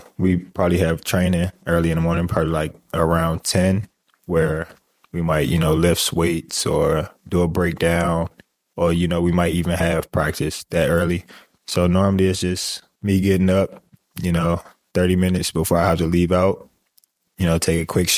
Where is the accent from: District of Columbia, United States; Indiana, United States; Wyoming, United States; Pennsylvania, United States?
District of Columbia, United States; Washington; born there; No, I was born in Washington, D.C., but we moved around a lot. But I first started out in Fort Washington, Maryland at Friendly High School from 9th to 11th.